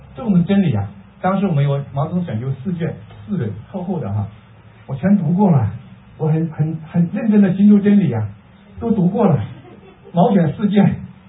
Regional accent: China; moved away as an adult; 我是在我是六二年出生哈，在中国受教育二十八岁离开中国，六二年出生到九零年离开中国，二十八年在中国。

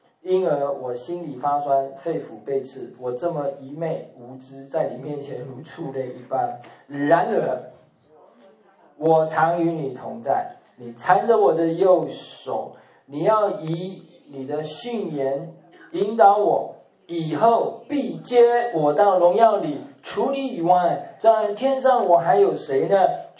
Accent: Taiwan; 我们台湾话叫“后康”

